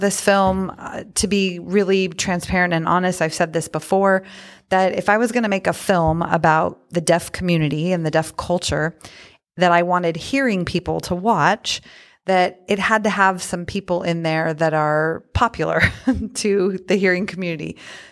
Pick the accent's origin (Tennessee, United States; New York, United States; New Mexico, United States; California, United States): California, United States; moved away as an adult; also born or lived in Las Vegas; Yeah, so born and raised in California, and I started producing my documentary back in 2014.